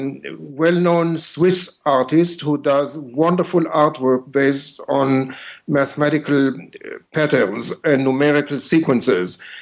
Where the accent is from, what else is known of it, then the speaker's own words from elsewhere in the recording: Israel; I was born and raised in Israel